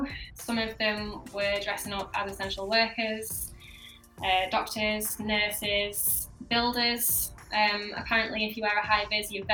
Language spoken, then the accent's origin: English; North West England, United Kingdom; I moved away from Cheshire in 2012, it would have been, to start university.